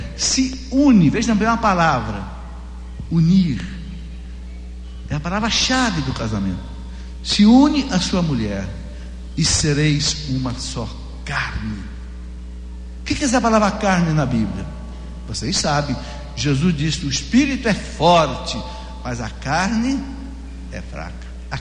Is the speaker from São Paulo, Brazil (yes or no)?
yes; Lorena, São Paulo, Brazil; lá na minha cidade, em Lorena